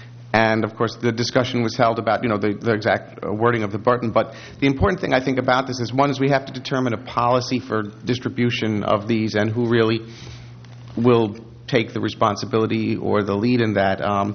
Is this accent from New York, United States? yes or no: yes; New York, United States; when I grew up in New York, and for all these years, even when I go back